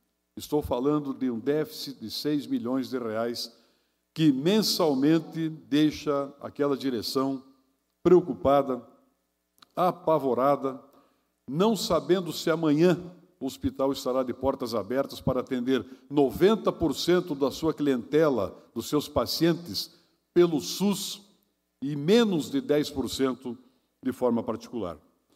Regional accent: Santa Catarina, Brazil; seguramente voltarei aqui como cidadão catarinense, como cidadão oestino e como brasileiro

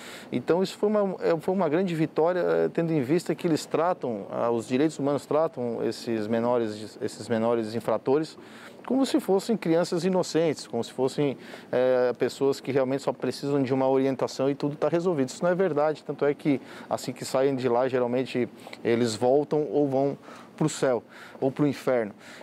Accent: Criciúma, Santa Catarina, Brazil; eu sou catarinense, não, né, pois eu sou de lá, sou natural de Criciúma

